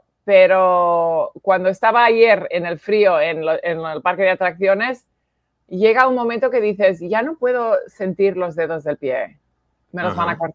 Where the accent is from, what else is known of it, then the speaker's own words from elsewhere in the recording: Virginia, United States; Spanish is a second language; moved away as an adult; Yo grew up in Virginia. Yo crecí en Virginia.